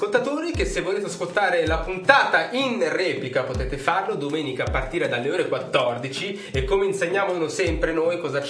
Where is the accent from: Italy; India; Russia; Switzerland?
Switzerland; Secondo te perché io sono svizzero